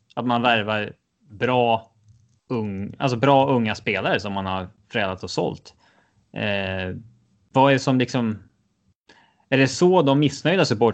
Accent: Stockholm, Stockholm County, Sweden; Ja, det där kan jag känna som stockholmare ibland

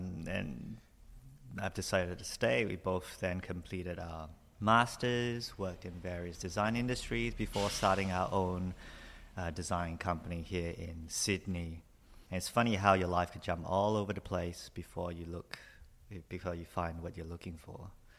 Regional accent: Singapore; I was born and educated in Singapore.

